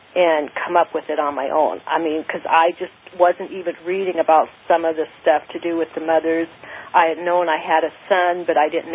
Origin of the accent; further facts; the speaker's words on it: Montana, United States; I'm from Montana, so I know exactly what you're talking about.